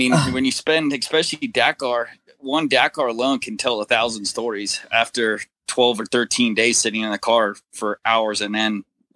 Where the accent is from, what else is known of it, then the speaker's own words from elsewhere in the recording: South Africa; I'm from South Africa originally. So in 2011, I actually went back to South Africa for 3 years